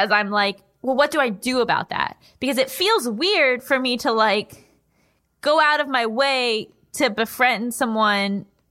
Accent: Seattle, Washington, United States; For some context, I was born and raised in Seattle.

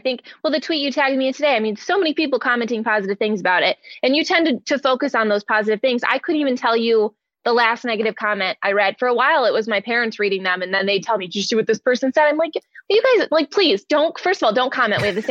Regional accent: Detroit, Michigan, United States; I love Lions fans and I'm from Detroit originally.

